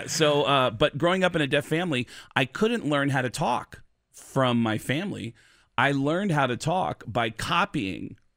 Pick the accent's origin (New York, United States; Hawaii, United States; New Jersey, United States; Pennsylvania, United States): New York, United States; I grew up 10 miles from Yankee Stadium, and I remember going. So the Yankees are my birthright